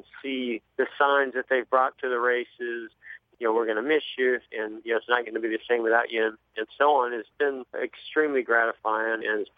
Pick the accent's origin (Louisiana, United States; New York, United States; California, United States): California, United States; I wasn't from North Carolina or the Southeast. I came from California. I came through the open wheel ranks. So I was a bit of an outsider when I got there.